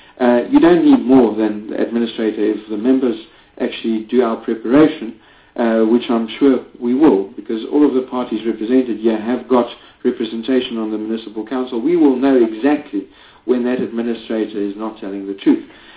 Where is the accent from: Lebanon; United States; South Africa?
South Africa; Free State; I'm from the Free State